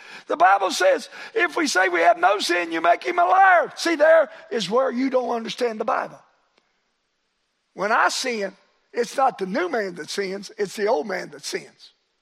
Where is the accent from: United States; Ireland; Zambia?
United States; Wolf Pen; You ever heard of Wolf Pen? Well, I was raised around Wolf Pen.